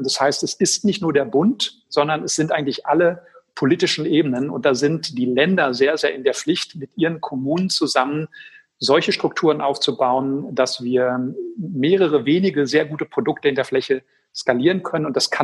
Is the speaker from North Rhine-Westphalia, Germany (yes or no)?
yes; Schwerte, North Rhine-Westphalia, Germany; in Schwerte, meiner Heimatstadt